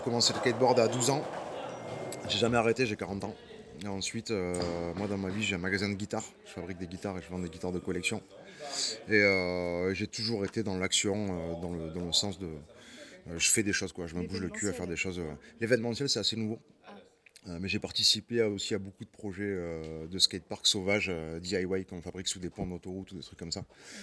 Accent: Toulouse, Occitanie, France; Je suis originaire de Toulouse.

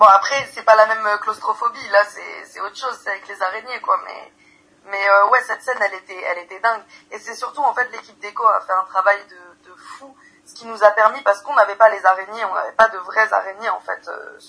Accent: Paris, Île-de-France, France; moi je viens pas de banlieue, je viens de Paris, d'un quartier proche périphérie parisienne

